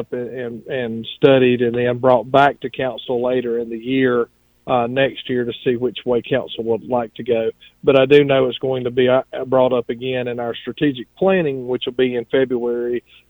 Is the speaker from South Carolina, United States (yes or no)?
yes; Walhalla, South Carolina, United States; I can remember, you know, since growing up here and growing up in Walhalla, I can remember the courthouse when it was in operation from the downstairs.